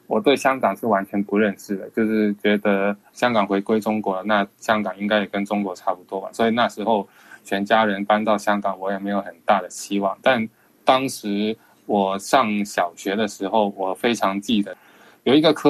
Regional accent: Japan; also born or lived in Hong Kong; 因为我在香港出生没多久就去日本生活，那其实在我人生来看，我是没有在香港生活的记忆的。就是在当时我是一有意识的时候，就可能一两岁的时候就已经是在日本生活，所以我是感受不到自己是香港人

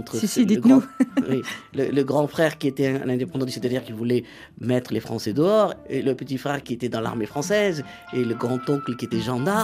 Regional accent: Karaikal, Puducherry, India; la culture tamoule, parce que jusqu'à l'âge de 14 ans, je ne savais même pas que j'avais une sorte de lien avec la France, parce que j'ai grandi à Karaikal.

